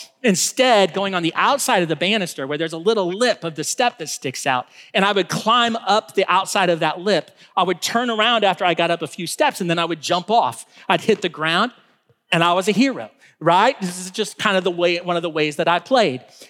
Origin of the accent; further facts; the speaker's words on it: Taylorville, Illinois, United States; When I was a kid, I grew up in Taylorville, Illinois. It's a small town about 30 minutes outside of Springfield, Illinois.